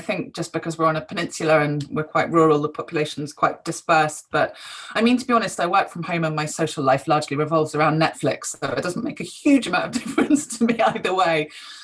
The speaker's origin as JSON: {"language": "English", "region": "South West England", "country": "United Kingdom", "tie": "born or raised there", "said": "I grew up in Cornwall, out on boats, up on the moor, on the beach."}